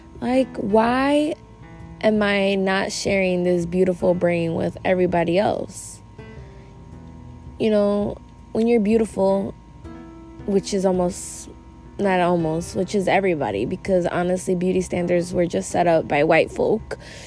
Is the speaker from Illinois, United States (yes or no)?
yes; Chicago, Illinois, United States; I'm 20 years old. I'm a Latina, born and raised in Chicago.